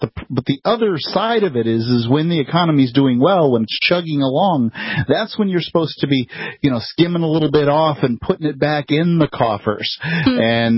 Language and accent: English; United States; No, because it benefits me as an American.